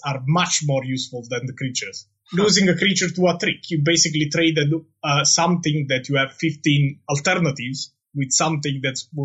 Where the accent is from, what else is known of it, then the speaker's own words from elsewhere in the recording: Naples, Campania, Italy; because I'm from Naples.